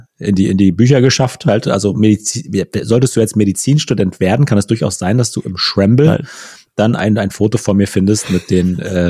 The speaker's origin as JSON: {"language": "German", "region": "Saxony", "country": "Germany", "tie": "born there", "said": "So, jetzt bin ich ja nun mal gebürtiger Sachse."}